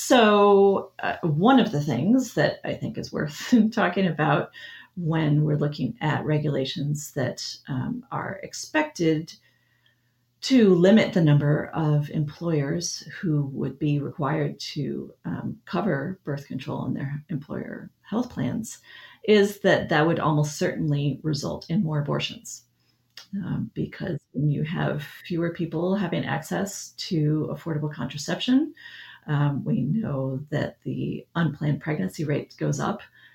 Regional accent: Michigan, United States; The second story comes from my home state of Michigan

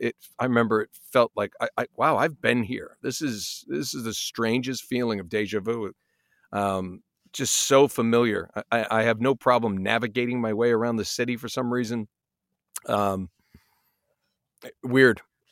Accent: Massachusetts, United States; I grew up near Boston, which is kind of the bastard cousin.

